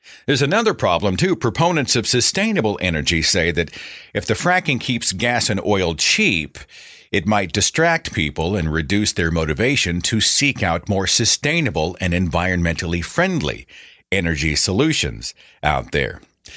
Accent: Oklahoma, United States; January 7th, right here in my home state of Oklahoma, 4.8, which is probably nothing to those who live on the West Coast, but to us it's kind of a big deal.

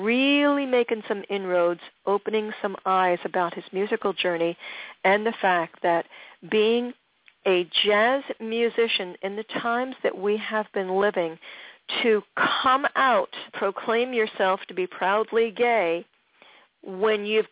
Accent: Philadelphia, Pennsylvania, United States; it was such a trip to be able to see … on the television when I was growing up in Philadelphia.

